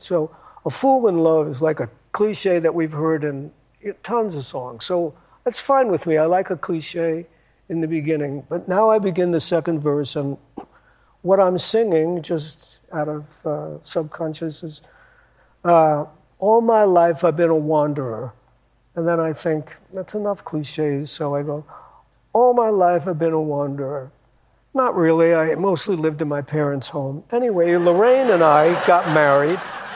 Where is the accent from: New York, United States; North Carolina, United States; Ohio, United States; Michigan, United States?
New York, United States; Schenectady; Oh, I'm from Schenectady, New York. But no, I'm from New York.